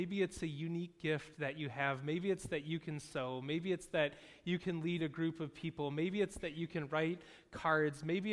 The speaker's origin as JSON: {"language": "English", "town": "Detroit", "region": "Michigan", "country": "United States", "said": "because we're from Detroit and we're sort of car people and we understand vehicles"}